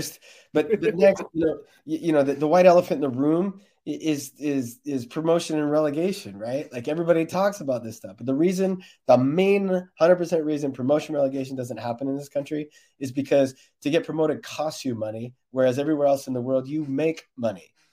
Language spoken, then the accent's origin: English; United States; But I'm also American, man, and I like the playoffs.